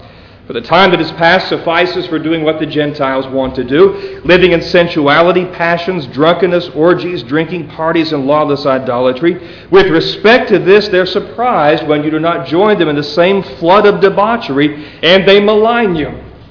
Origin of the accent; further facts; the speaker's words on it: West Virginia, United States; I always think about where I grew up in West Virginia, right along the Ohio River.